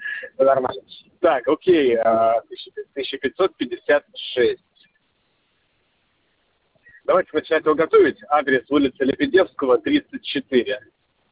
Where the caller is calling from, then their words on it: Saint Petersburg, Russia; Видите, я как бы из Питера заказываю, поэтому не смогу NFC приложить, к сожалению.